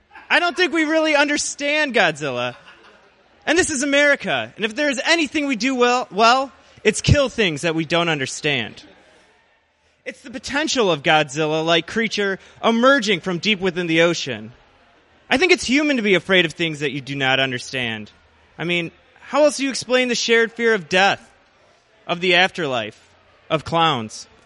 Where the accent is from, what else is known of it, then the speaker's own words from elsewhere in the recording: Joliet, Illinois, United States; born there; now in Chicago, United States; See, I was born in Joliet, Illinois. It's a suburb slash garbage dump about 45 minutes outside of the city, and I've spent about the past 6 years living in Chicago.